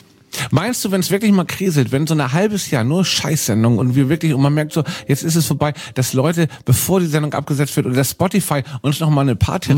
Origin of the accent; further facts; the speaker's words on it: Berlin, Germany; weil es hier in Berlin in meiner Heimatstadt ist